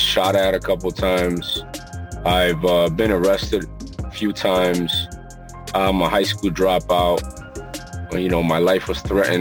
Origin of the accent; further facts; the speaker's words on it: Bronx, New York, United States; And, you know, since I was born and raised in the Bronx, I appreciate it very much.